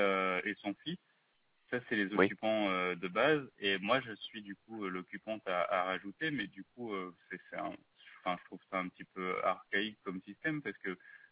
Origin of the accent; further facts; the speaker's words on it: Belgium; vu que je suis belge, il est compliqué à avoir